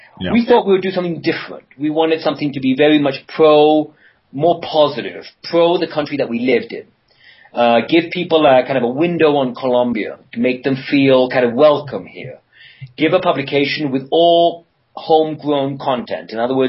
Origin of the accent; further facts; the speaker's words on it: Canada; as a Canadian, Toronto is very much of a hotbed of free publications.